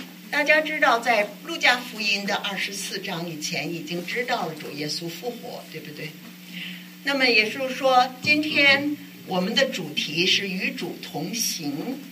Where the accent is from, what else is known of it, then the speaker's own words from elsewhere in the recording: China; 我们从大陆来的人呢，常常说一句话